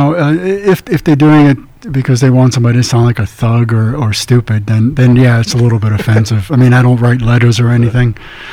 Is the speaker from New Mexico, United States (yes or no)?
no; Staten Island, New York, United States; accent: New York; Yeah, I've lived pretty much up and down the East Coast for years before coming out here. And I didn't realize what a New York accent was until I'd moved